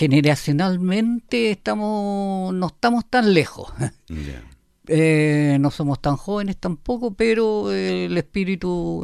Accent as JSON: {"language": "Spanish", "town": "Talcahuano", "region": "Biobío", "country": "Chile", "tie": "born or raised there", "said": "los tres somos de Talcahuano, uh-huh. Oriundos del puerto."}